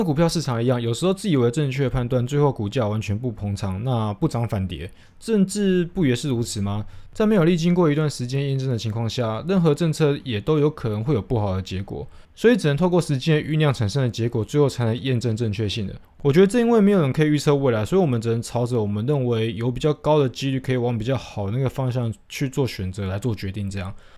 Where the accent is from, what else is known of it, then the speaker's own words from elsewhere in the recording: Taiwan; 身为一个台湾人民